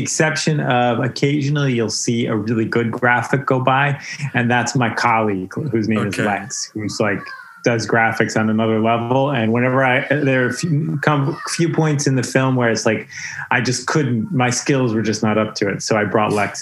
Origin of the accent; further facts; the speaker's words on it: New York, United States; I'm a New Yorker, although yet last night I arrived here in Cleveland.